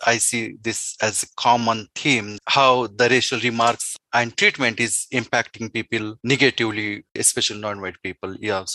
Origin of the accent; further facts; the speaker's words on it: India; I'm coming from India